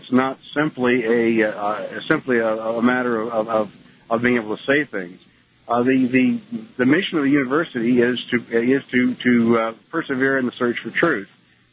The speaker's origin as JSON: {"language": "English", "region": "Missouri", "country": "United States", "tie": "born or raised there", "said": "I grew up in the South. I grew up actually in Southwest Missouri."}